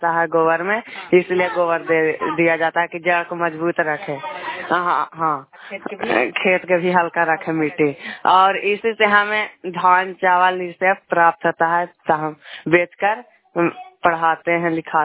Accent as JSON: {"language": "Hindi", "town": "Sulempur", "region": "Bihar", "country": "India", "said": "मैं नालंदा जिला से, मेरा सुलेमपुर गांव हुआ, अब मैं गोड़ापुर पंचायत से हूँ।"}